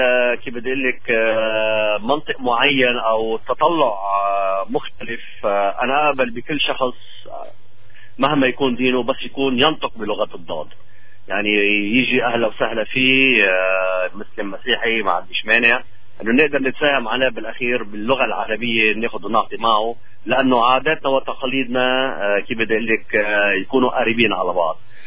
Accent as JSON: {"language": "Arabic", "country": "Lebanon", "said": "طبعا انا من لبنان وزوجتي من المغرب"}